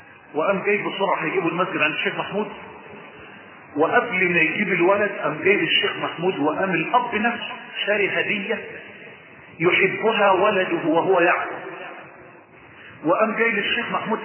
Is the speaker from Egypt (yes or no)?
yes; Mansoura, Dakahlia, Egypt; عندي مسجد عندنا في المنصوره في قاب